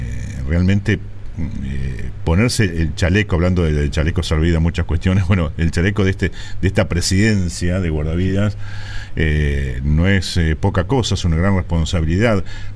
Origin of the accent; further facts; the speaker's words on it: Argentina; como somos argentinos